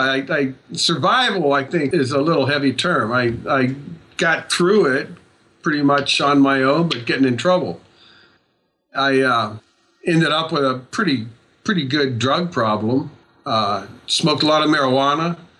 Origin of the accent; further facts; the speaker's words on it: California, United States; also born or lived in Ohio; I was born in Ohio, kind of grew up in California.